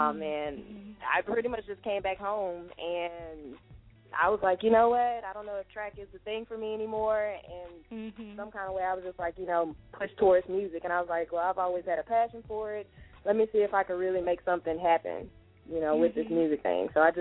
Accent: Dallas, Texas, United States; Yes, ma'am. Born and raised in Dallas, Texas.

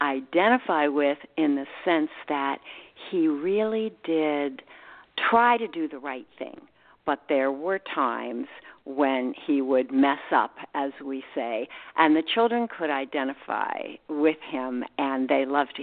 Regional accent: Penn Hills, Pennsylvania, United States; And by the way, I hail from Pennsylvania. Outside of Pittsburgh, Penn Hills High School is where I attended high school, and then I went back and I taught there.

